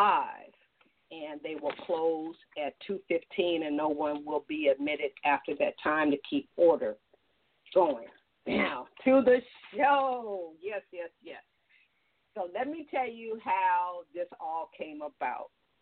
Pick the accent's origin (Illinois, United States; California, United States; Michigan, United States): California, United States; you know me, I'm from California, so everything's cold